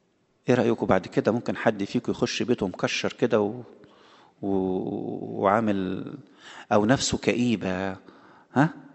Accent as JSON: {"language": "Arabic", "country": "Egypt", "said": "عندنا في مصر يختموها بختم كده مدور نختمها"}